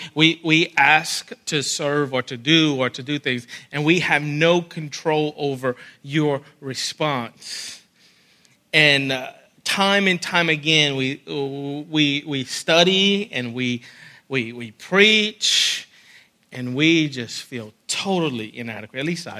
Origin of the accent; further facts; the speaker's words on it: Louisiana, United States; I'm a nobody. I'm from South Louisiana. I'm a country boy.